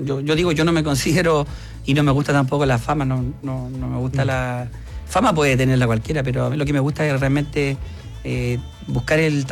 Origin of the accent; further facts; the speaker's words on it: Quinta Normal, Santiago Metropolitan Region, Chile; now in Lampa, Chile; Hoy en día resido en la comuna de Lampa, pero fui nacido y criado en Quinta Normal.